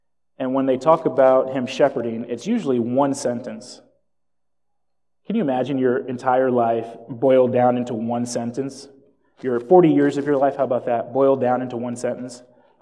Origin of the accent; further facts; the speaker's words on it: Florida, United States; also born or lived in Jamaica; I was born in Jamaica. I grew up in South Florida.